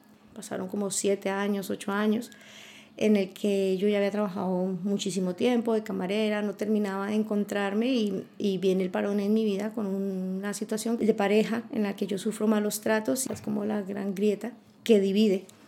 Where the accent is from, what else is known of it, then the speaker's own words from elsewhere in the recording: Colombia; moved away as an adult; now in Spain; En Colombia, que es de donde yo vengo, participé en muchas actividades desde el colegio, creando redes.